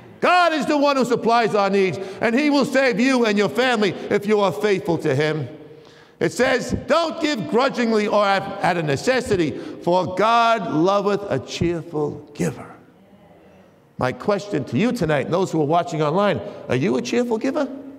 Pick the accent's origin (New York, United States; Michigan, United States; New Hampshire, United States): New York, United States; Queens; from Queens. You heard of … ? Well … from Queens